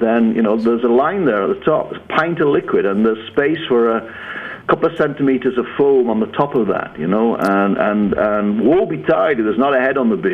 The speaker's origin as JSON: {"language": "English", "region": "England", "country": "United Kingdom", "tie": "born there", "said": "I was born in England."}